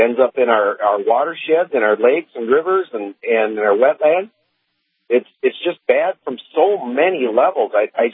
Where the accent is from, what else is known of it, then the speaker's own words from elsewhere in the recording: North Dakota, United States; I grew up in North Dakota when we didn't really use any, and somehow we lived through it all. And then I had to go elsewhere for jobs over the years, and I was able to escape those states and get back here